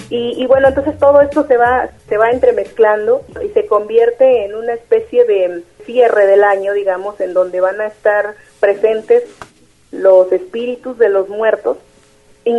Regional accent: Chicontepec, Veracruz, Mexico; particularmente en la región de Chicontepec, que es de donde yo soy originaria.

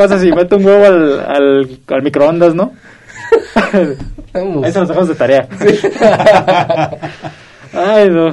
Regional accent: Mexico; somos mexicanos al fin de cuentas.

